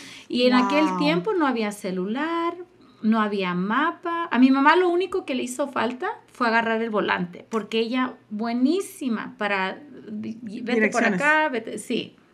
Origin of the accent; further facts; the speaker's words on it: Salinas, California, United States; born there; yo nací en la ciudad de Salinas, California. Okay. Es un pueblito donde, bueno, ya está creciendo bastante.